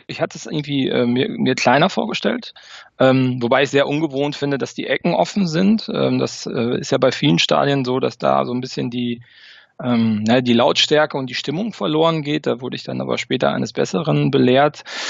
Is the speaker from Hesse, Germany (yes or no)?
no; North Rhine-Westphalia, Germany; now in Paderborn, Germany; war in meiner Kindheit immer sehr viel beim FC in Köln, weil ich auch da in der Nähe geboren worden bin.